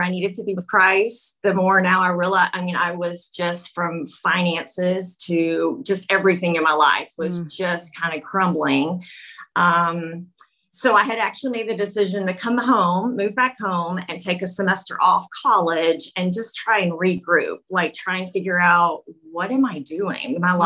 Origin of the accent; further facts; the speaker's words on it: Canton, Ohio, United States; I'm from Canton, Ohio. I am a mother of three, and I'm a social worker here in the area.